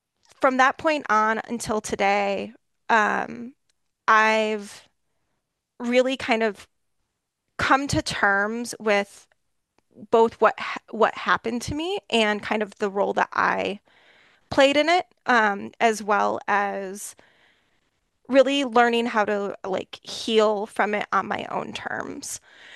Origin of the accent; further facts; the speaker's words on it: Michigan, United States; I am born and bred in Michigan. I grew up here in a very small town, about an hour away from where I live today. I went to school on the East Coast and kind of lived in multiple different states before making my way back to Michigan about 10 years ago.